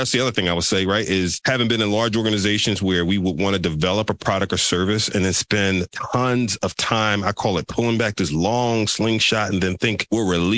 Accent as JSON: {"language": "English", "town": "Philadelphia", "region": "Pennsylvania", "country": "United States", "tie": "born or raised there", "said": "born and raised in Philly, one of the rougher sides of Philly"}